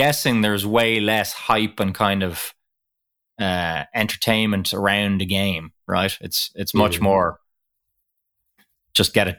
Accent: Ireland; you're kind of looking around it as an Irish guy and you're going, wow.

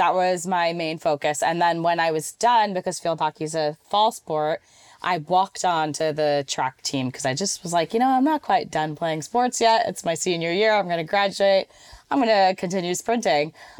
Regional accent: Connecticut, United States; I am from Connecticut, born and raised. So obviously in the United States, relatively close to New York City.

